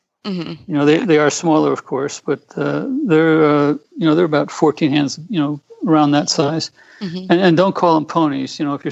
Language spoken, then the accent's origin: English; United States; moved away as an adult; also born or lived in Oman; now in Mongolia; Well, I'm an American, and I ended up here because my wife originally came here to do some development work.